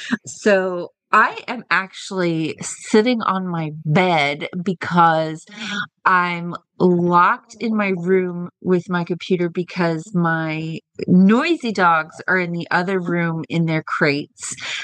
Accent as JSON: {"language": "English", "town": "Kemp", "region": "Texas", "country": "United States", "said": "from Kemp, Texas"}